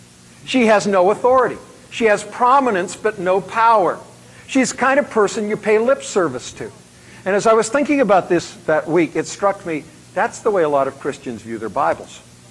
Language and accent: English; Canada; But, you know, as a Canadian, you grow up with the Queen.